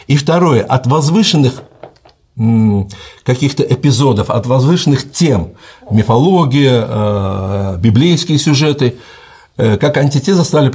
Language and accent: Russian; Tbilisi, Georgia; Вот у меня, где я вырос в Тбилиси, был странный человек